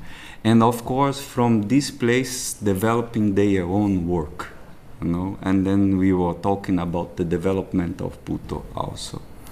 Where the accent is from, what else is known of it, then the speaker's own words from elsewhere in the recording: Brazil; English is a second language; now in Vienna, Austria; I'm from Brazil, now based in Vienna.